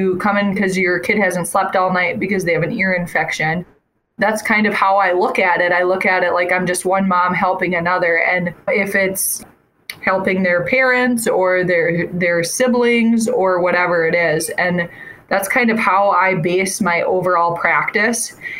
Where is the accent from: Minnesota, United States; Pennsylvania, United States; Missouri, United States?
Minnesota, United States; Opal; Yeah, I grew up in Opal. It's a very small town next to Holdingford. I went to school there my whole life.